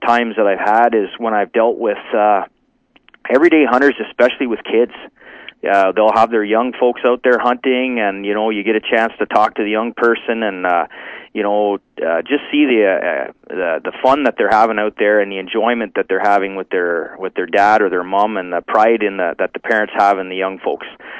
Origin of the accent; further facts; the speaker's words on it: Ontario, Canada; So I grew up in the Ottawa Valley.